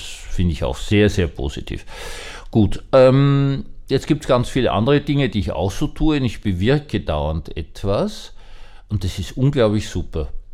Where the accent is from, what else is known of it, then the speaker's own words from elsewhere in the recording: Austria; ich bin als Österreicher nicht alleine mit dieser politischen Situation